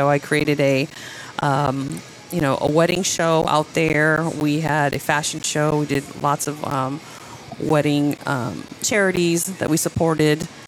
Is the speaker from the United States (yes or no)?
yes; Huntington Beach, California, United States; born or raised there; first language es; also born or lived in Panama